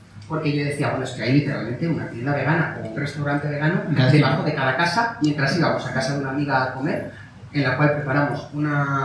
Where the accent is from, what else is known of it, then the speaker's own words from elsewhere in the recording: Madrid, Community of Madrid, Spain; yo soy de Madrid